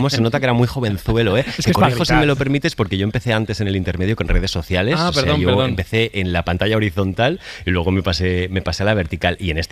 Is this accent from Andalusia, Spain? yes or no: no; Catalonia, Spain; Porque yo soy catalán, entonces los catalanes que nacimos a finales de los 90